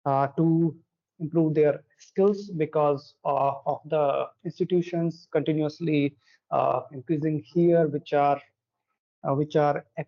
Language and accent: English; Jaipur, Rajasthan, India; I live in Jaipur, and this is quite popular, and it is actually popular with the name Pink City, and it is in Rajasthan, India.